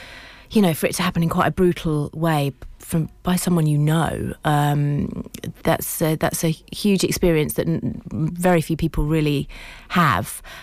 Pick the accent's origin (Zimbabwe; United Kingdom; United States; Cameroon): United Kingdom; Cambridge, East of England; I grew up in Cambridge and around that sort of time, and I really remember a lot of homeless people